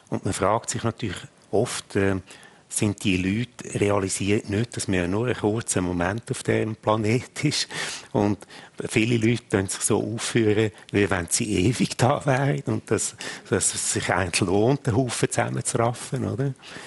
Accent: Switzerland; als Schweizer ist man schon privilegiert.

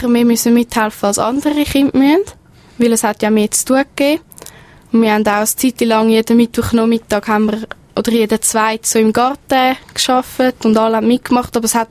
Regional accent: Zollikon, Zurich, Switzerland; Ja, also wir sind in Zolliken aufgewachsen, in einem Häuschen.

